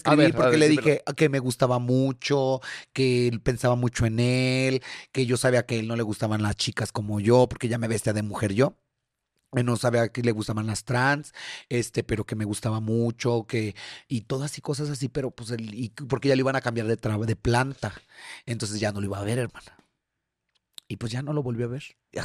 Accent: León, Guanajuato, Mexico; Y me tuve que regresar nuevamente a la Ciudad de León.

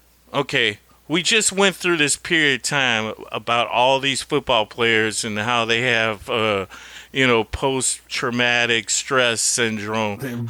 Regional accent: Missouri, United States; I'm from Missouri.

